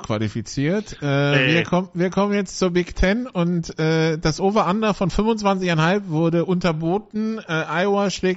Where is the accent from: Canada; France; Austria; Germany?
France; ich bin Franzose